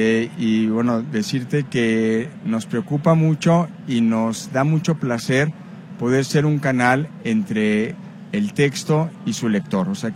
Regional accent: Tijuana, Baja California, Mexico; yo amo Tijuana, soy de Tijuana

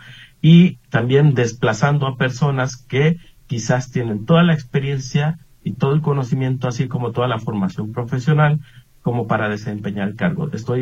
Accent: Jalisco, Mexico; los ciudadanos pretendemos o queremos como mexicanos o como jaliscienses

